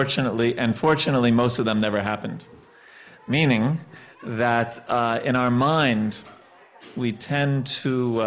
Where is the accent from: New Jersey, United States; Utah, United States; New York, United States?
New York, United States; Yeah, but I grew up in New York.